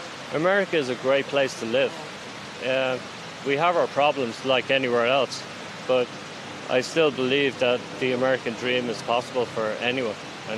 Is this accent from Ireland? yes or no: yes; Dublin, Leinster, Ireland; now in United States; I'm from Dublin, yeah.